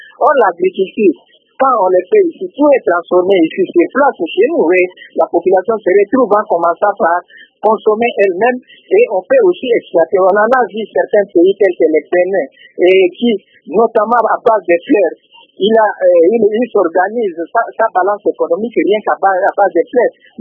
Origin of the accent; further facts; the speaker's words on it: DR Congo; chez nous, en République démocratique du Congo